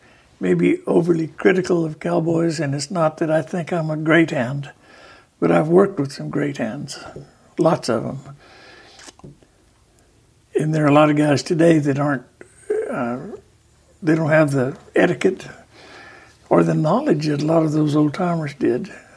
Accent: Prescott, Arizona, United States; born there; I was born in Prescott, Arizona, in 1944.

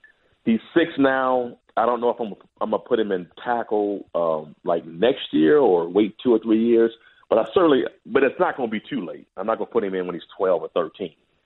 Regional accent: San Diego, California, United States; I grew up in San Diego, and I was a huge Chargers fan.

